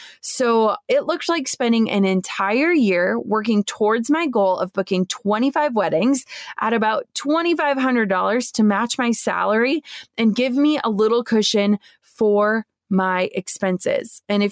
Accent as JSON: {"language": "English", "region": "Minnesota", "country": "United States", "tie": "born or raised there"}